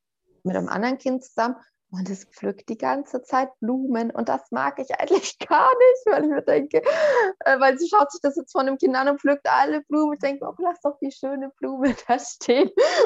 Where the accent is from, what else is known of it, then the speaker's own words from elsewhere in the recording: Bavaria, Germany; Nee, ich bin gar nicht in Berlin aufgewachsen. Ich bin auch so in Nordbayern in einer Kleinstadt aufgewachsen.